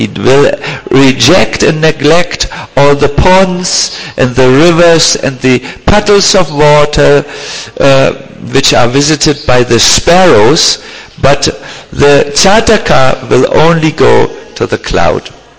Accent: Germany; I must tell you, I'm from Germany, and Germans eat bread and butter.

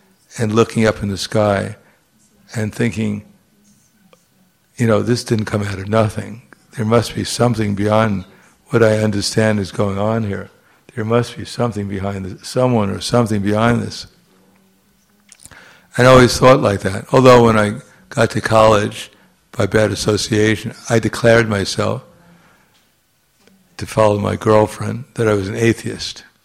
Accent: United States; I was brought up in America, and with everything that entails, especially wherever I came from.

